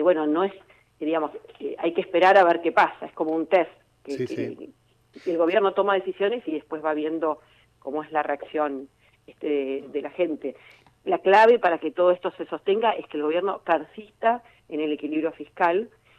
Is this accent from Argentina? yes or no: yes; Argentina